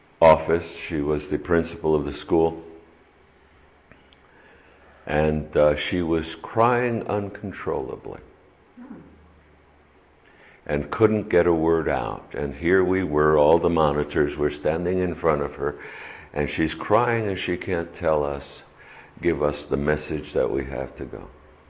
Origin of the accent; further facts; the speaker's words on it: New York City, New York, United States; I grew up in New York City, and there were hot days in which we would the police would come by and open the fire hydrant